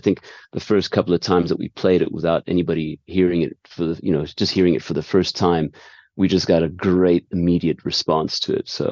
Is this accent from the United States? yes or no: no; South Africa; We're a South African band that's been going for like 28 years.